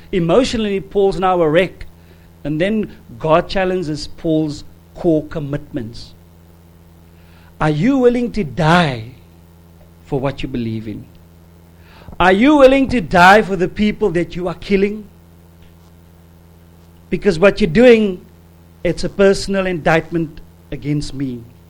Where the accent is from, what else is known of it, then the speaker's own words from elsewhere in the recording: South Africa; I live in South Africa, but as a South African